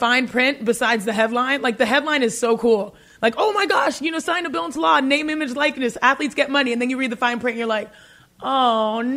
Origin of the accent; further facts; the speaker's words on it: Houston, Texas, United States; I'm from the South, born and raised in Houston, Texas. How us in the South say athletes, not like athletes.